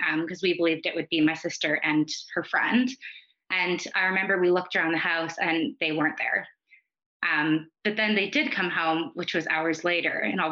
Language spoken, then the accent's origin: English; Canada; I grew up in Canada.